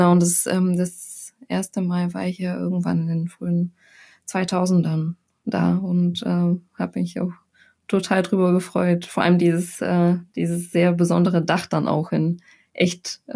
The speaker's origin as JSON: {"language": "German", "town": "Sofia", "region": "Sofia City", "country": "Bulgaria", "tie": "born or raised there", "said": "Ich bin nämlich in Sofia geboren und aufgewachsen, das ist die Hauptstadt Bulgariens."}